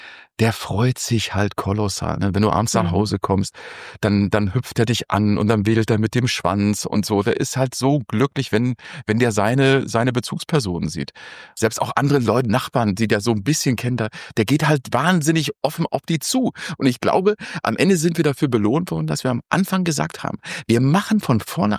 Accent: Mecklenburg-Vorpommern, Germany; Ich bin Fischkopf, ich bin Mecklenburger. Wir sind eigentlich so von Haus aus erstmal sehr reserviert.

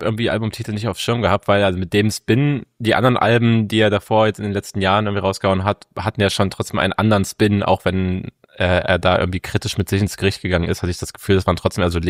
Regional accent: Saxony-Anhalt, Germany; also in meiner Heimat Sachsen-Anhalt

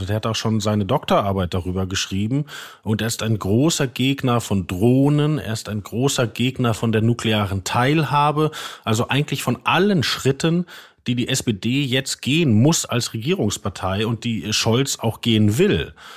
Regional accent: North Rhine-Westphalia, Germany; ich bin auch aus dem Ruhrgebiet.

